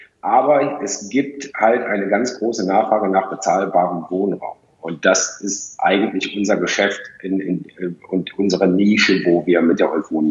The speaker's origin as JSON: {"language": "German", "town": "Cologne", "region": "North Rhine-Westphalia", "country": "Germany", "moved": "yes", "said": "ich komme ja aus Köln ursprünglich"}